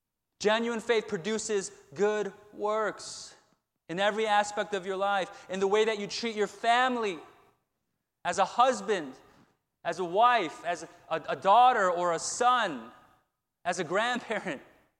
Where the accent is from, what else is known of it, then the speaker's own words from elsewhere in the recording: Chicago, Illinois, United States; I'm a Cubs guy because I'm from Chicago.